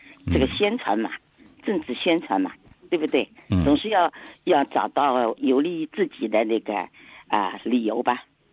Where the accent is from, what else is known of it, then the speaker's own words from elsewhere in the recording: China; 我们中国人历来你看到，那至少在近代史从来没有出去主动去打人家吧